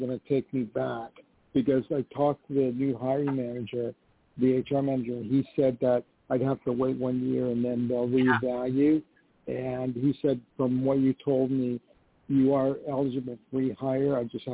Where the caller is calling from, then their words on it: New York, United States; Hi, and I'm actually calling from New York.